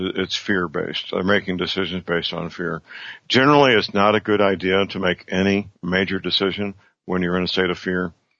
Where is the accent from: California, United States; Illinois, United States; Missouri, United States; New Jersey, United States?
Missouri, United States; St. Louis; My hometown, St. Louis, on the Mississippi River